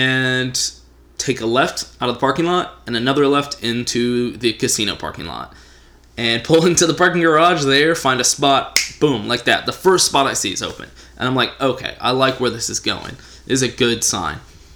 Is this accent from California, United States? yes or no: no; Texas, United States; I'm a Texan, so we're just not good with cold.